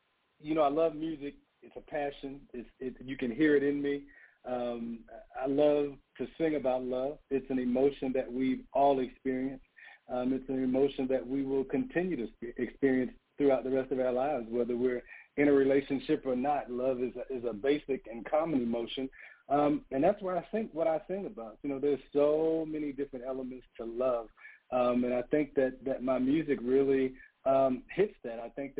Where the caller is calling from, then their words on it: Atlanta, Georgia, United States; I am based in Atlanta, so I'm in Georgia tonight. I'm home.